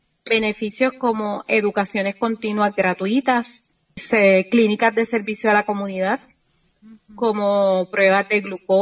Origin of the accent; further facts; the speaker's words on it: Puerto Rico; En mi país son bien estrictos en cuanto a las regulaciones. Nosotros poseemos diferentes regulaciones, pero entre ellas, todo el mundo tiene que tener la regulación, o como te digo así, el visto bueno del Departamento de Salud de Puerto Rico